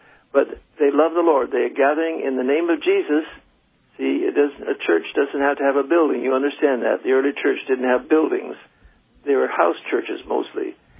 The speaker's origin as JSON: {"language": "English", "country": "China", "tie": "born or raised there", "said": "I was raised in China and lived there as a boy back in the 1920s."}